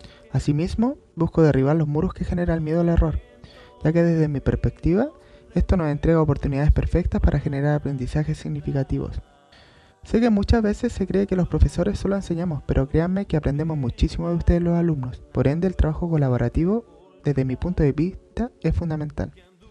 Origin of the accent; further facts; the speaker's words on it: Quilpué, Valparaíso, Chile; now in El Salvador, Chile; Provengo de la región de Valparaíso, específicamente de la comuna de Quilpué.